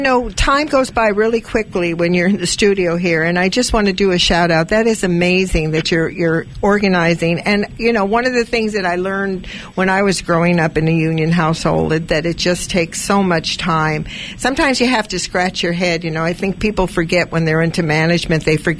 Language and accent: English; East Los Angeles, California, United States; born there; Well, you know, I was born in East L.A., and one of the things that I know about the Mexican people is they're very family oriented